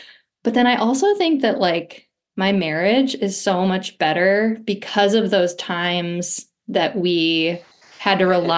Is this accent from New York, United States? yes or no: yes; New York, United States; So we had 2 years in Georgia. I'm from New York State. And then we moved back to New York and we were there for a few years.